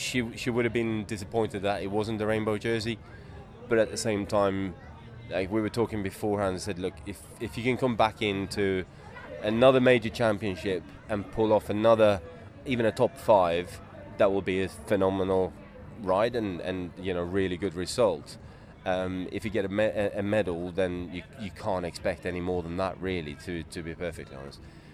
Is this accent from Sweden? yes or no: yes; Sweden; now in United Kingdom; I think I'm probably more British these days than I am Swedish, but I guess if you peel back the layers, it's still blue and yellow on the inside